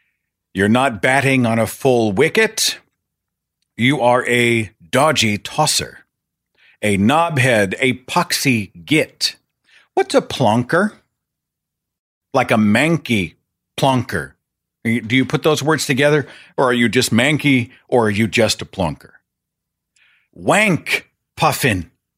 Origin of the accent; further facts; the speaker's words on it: Oklahoma, United States; And I can say that because I'm from Oklahoma and I am one.